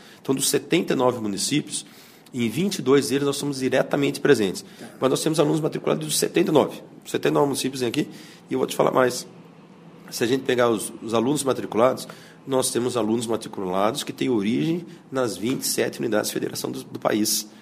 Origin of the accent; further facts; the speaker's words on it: Piracicaba, São Paulo, Brazil; also born or lived in Campinas / Rio Claro; now in Jardim, Brazil; Eu nasci em Campinas. Nasci em Campinas, São Paulo. Fui criado em Piracicaba. Eu me considero assim, não sei, eu sou de Piracicaba.